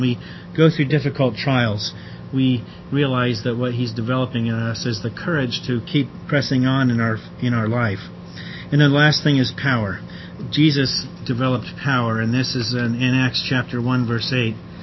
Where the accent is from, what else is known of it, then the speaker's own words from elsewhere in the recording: Columbus, Ohio, United States; Brother Dick was a good example to me growing up in Columbus.